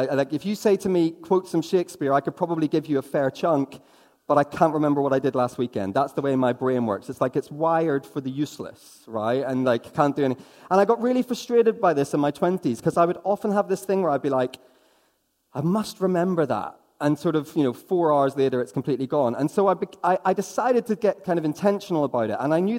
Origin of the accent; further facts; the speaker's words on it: Northern Ireland, United Kingdom; I'm from Northern Ireland. I can say these things about fellow Celts.